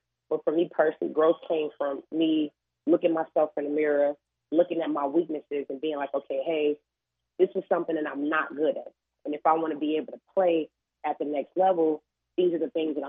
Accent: Chicago, Illinois, United States; Yep, I grew up in Chicago, right on the south side, and been here my whole life.

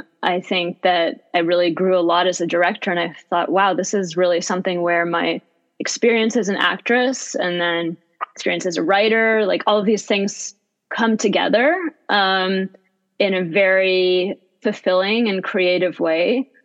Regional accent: Vietnam; also born or lived in Bosnia / France / England / Switzerland; I grew up in Vietnam, Bosnia, France, England, Switzerland.

